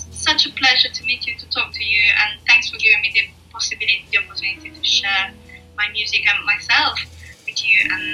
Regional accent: Apulia, Italy; English is a second language; Most of all in Italy, most of all in South Italy. I come from Puglia

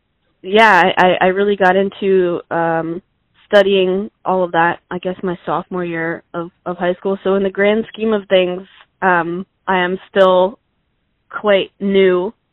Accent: New Jersey, United States; also born or lived in Connecticut; I was born in Connecticut, raised in South Jersey. I went to Cherokee High School.

